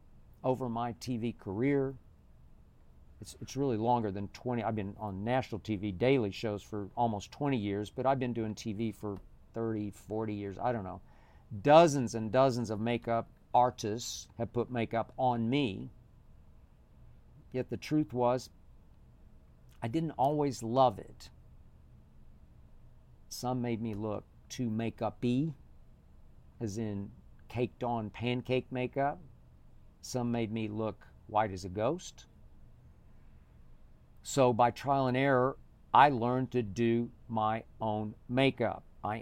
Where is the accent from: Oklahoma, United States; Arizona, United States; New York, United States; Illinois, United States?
Oklahoma, United States; Oklahoma City; So growing up in Oklahoma City, I could not have ever even imagined wearing any makeup.